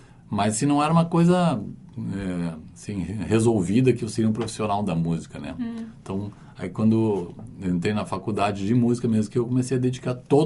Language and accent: Portuguese; Porto Alegre, Rio Grande do Sul, Brazil; also born or lived in Viamão; período da minha vida a gente morou numa chácara em Viamão, né? Uma chácara bem grande até e tal. Mas eu nasci em Porto Alegre. Então foi mesclado um período em Porto Alegre e um período em Viamão.